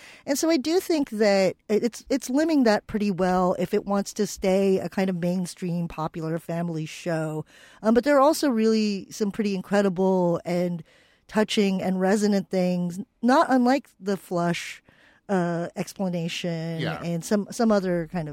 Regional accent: Philippines; Being Filipino, who are the Irish of Asia, I don't have this problem because we apparently have this enzyme that can process alcohol.

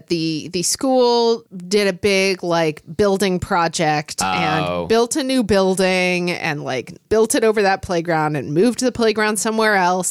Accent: Oklahoma, United States; I grew up in Oklahoma, and my first encounter with pecans that I remember was on my elementary school playground.

